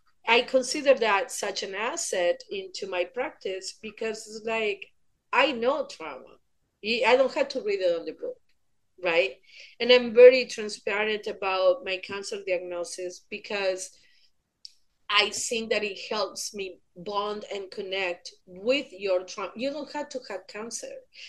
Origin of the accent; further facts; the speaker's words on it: Argentina; English is a second language; It doesn't matter, I'm from Argentina